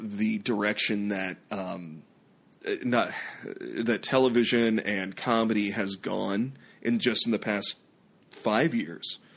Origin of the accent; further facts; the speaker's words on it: United States; I love a good dick and fart joke. I'm an American.